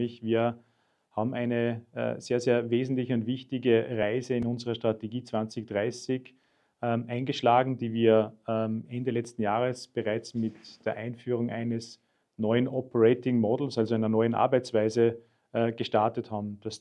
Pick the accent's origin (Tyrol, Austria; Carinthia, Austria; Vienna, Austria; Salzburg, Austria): Salzburg, Austria; dass ich eben als Salzburger an 2 Standorten arbeite